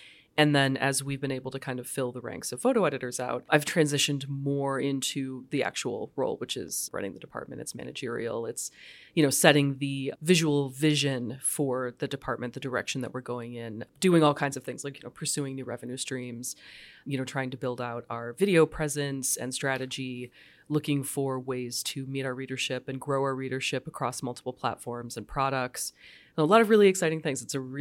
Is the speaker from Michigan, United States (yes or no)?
yes; Michigan, United States; So I'm from mid-Michigan originally, and the Flint Journal was my hometown paper.